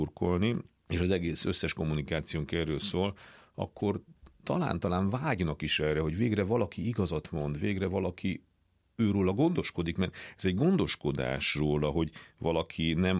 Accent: Transylvania, Romania; akkor én egy olyan családból származok, ugye Erdélyből, ahol vidéki értelmiségiek voltak az én felmenőim, tehát kis falvakban voltak tanítók, nem tudom, több száz évre visszamenőleg.

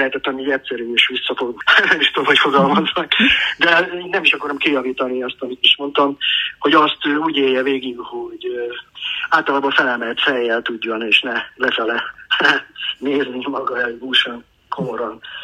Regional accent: Székely Land, Romania; A neveltetésem nem merült ki abba, hogy én székely vagyok

